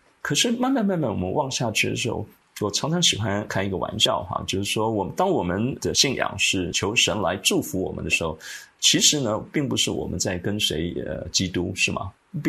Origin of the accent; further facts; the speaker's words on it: China; 对我而言神学特别是我们中国人，我们中国人对于哲学，对于那种纯粹的抽象式的哲学呢，其实我们的兴趣没有那么大